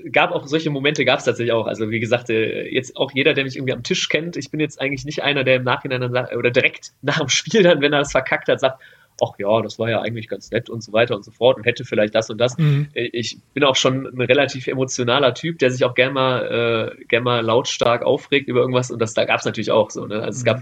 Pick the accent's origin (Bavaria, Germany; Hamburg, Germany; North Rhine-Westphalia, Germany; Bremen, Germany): North Rhine-Westphalia, Germany; Düsseldorf; ich bin gebürtiger Düsseldorfer